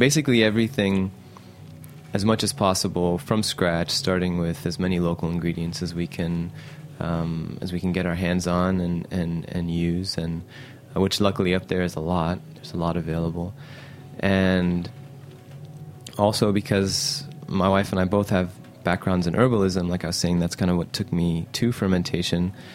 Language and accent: English; Saudi Arabia; because I grew up in Saudi Arabia, and I'm half Egyptian